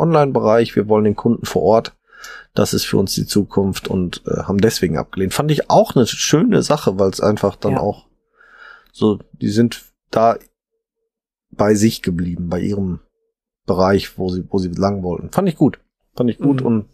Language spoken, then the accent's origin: German; North Rhine-Westphalia, Germany; so sagt man doch bei uns im Ruhrpott